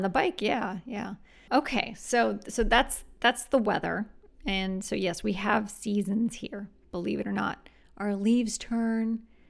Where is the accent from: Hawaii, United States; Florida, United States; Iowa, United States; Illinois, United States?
Florida, United States; I grew up in South Florida where we didn't really have too much of that option.